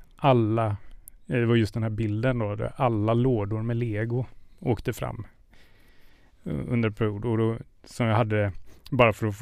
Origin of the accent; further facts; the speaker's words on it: Gothenburg, Västra Götaland County, Sweden; Jag är ju från Göteborg, så det får man ju med sig i liksom, ja.